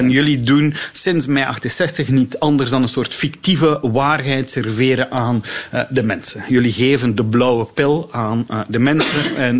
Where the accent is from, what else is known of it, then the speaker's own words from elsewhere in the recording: Belgium; Ik ben Belg, ik woon in België, maar ik werk in Nederland.